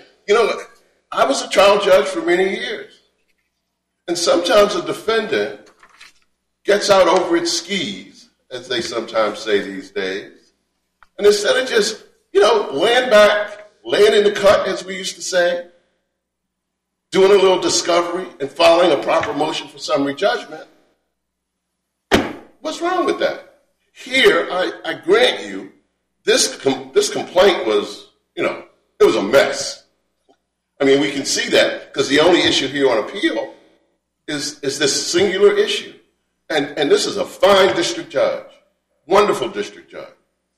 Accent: Maryland, United States; You know, you can imagine, I come from Maryland.

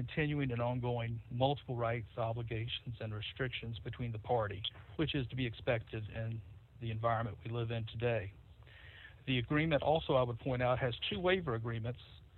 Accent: South Carolina, United States; Growing up in South Carolina, they teach us pigs get fat and hogs get slaughtered.

